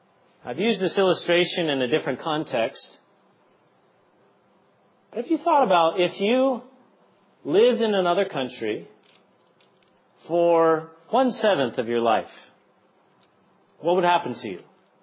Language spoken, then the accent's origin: English; California, United States; also born or lived in South Carolina; I'm only 35 now, and I spent about 10 years in South Carolina. And there's a certain sense where I'm a Californian, and there's another sense where I'm a Southerner.